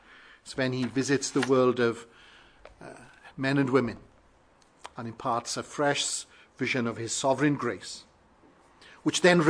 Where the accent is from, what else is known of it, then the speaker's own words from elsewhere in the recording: Wales, United Kingdom; I was brought up in South Wales in a part of the country where the Welsh revival of 1904 began.